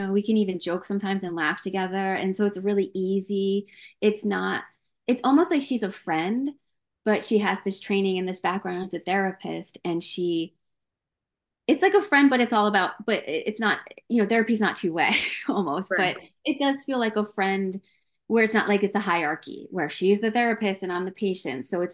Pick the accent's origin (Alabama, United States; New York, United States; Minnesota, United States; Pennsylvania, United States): New York, United States; We grew up in New York and my mom cursed all the time